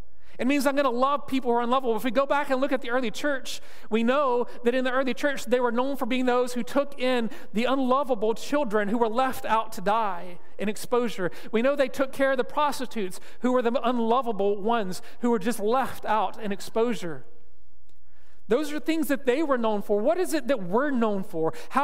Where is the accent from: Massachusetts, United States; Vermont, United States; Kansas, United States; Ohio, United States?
Vermont, United States; now in Indiana, United States; I came from Vermont, so winter for me is defined a little bit differently than winter here in Indiana.